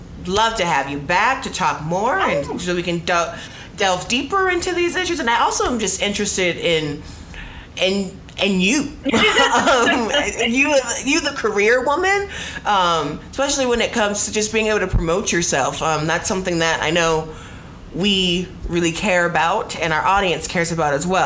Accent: Houston, Texas, United States; born there; I'm an old … fan as well. I was born in Houston.

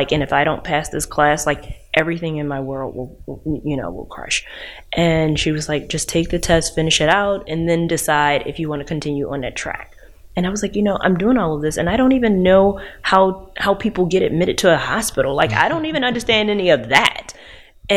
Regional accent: Baltimore, Maryland, United States; In Emerson Village. I grew up in a single family household, but my dad lived pretty much rather close, so we could walk 5 minutes away.

